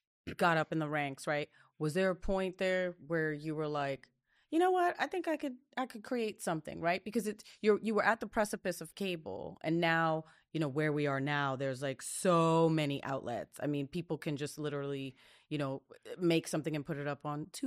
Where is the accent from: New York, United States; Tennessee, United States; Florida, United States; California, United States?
New York, United States; Astoria; I'm from Queens. I'm from Astoria.